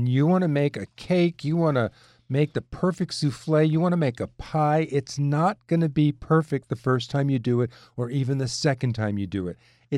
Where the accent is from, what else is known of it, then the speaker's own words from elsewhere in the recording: New York, United States; I grew up in New York.